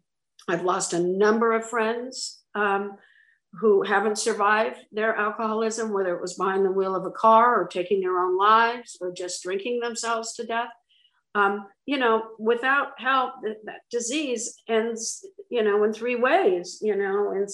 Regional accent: Van Nuys, California, United States; Now, I grew up in Van Nuys, not a lot of wildfires in Van Nuys, California.

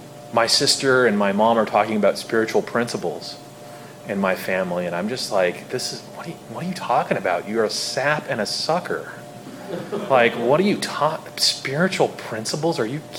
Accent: Artesia, California, United States; And I grew up in Artesia. If you know where that's at, I'm sorry. It's a city best seen in a rear-view mirror, you know. It's a suburb of Long Beach where I make my home today.

